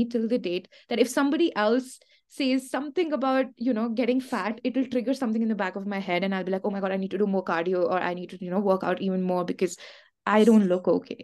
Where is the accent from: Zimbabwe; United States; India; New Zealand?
India; Damn, I mean, growing up confining to a gender norm, specifically growing up in India, where, I mean, we are not treated well as women, to be honest.